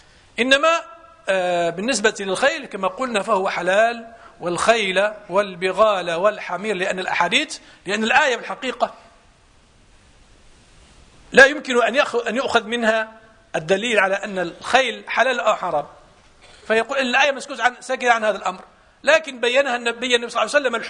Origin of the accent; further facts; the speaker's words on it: Morocco; وإن كانت العادة يعني جارت عندنا في المغرب